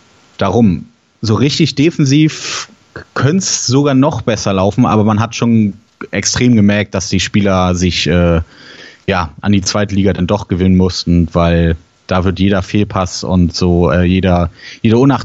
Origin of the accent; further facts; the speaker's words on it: Kiel, Schleswig-Holstein, Germany; weil irgendwie als Kieler war es immer so